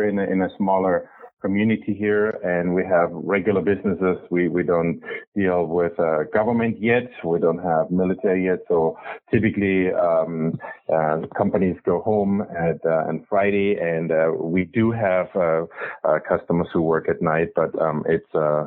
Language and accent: English; Munich, Bavaria, Germany; also born or lived in Baden-Baden; So I was born in Baden-Baden, Black Forest, but I was pretty much raised and grew up in Munich.